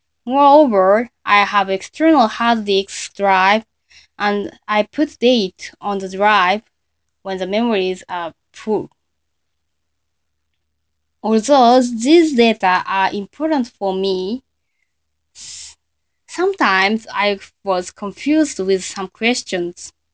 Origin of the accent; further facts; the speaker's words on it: Tokyo, Japan; also born or lived in Fukushima; I was born and raised in Tokyo, so I was very anxious with new town and new school.